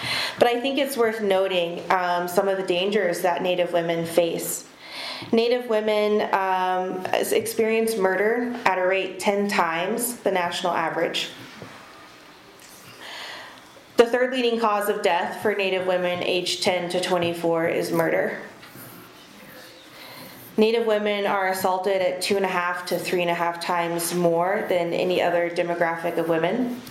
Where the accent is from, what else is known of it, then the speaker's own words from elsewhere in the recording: Oklahoma, United States; now in Montana, United States; Being born and raised in Oklahoma, Oklahoma has the most tribes of any state in our nation, with 37.